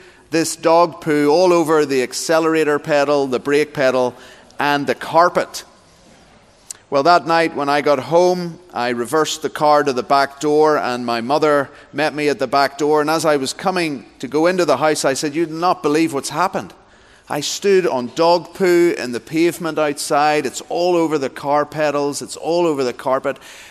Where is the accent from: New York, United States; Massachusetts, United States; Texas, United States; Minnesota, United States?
Texas, United States; you can hear that I'm not from around here, I'm from Texas.